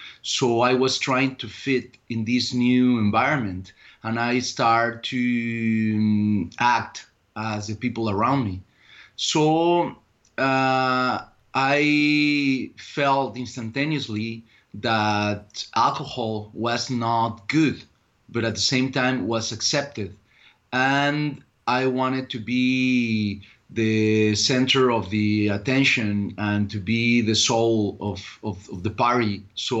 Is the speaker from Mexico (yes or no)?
yes; Ciudad Guzmán, Jalisco, Mexico; English is a second language; I was born in Ciudad Guzmán, Jalisco. That it's a small city, 1 hour and a half south of Guadalajara, Jalisco, in Mexico. The main activities in this village is farming and cattle.